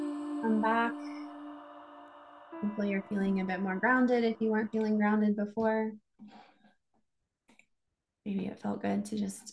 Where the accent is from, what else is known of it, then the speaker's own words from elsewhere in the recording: Texas, United States; I was raised in Texas on a horse ranch. My parents raised and bred quarter horses and then paint horses.